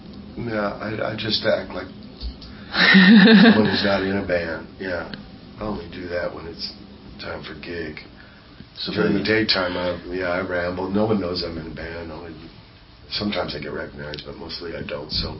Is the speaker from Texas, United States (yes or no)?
no; Virginia, United States; I was from Virginia at first. But this was closer to Vietnam. So I ended here. I'm going to get to see Virginia.